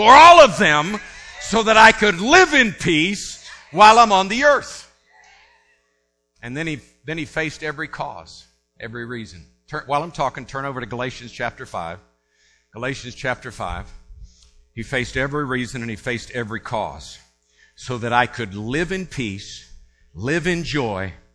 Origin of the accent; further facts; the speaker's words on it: Tampa, Florida, United States; I born and raised in Tampa, Florida, lived in Odessa, Florida, and everywhere in Florida at that time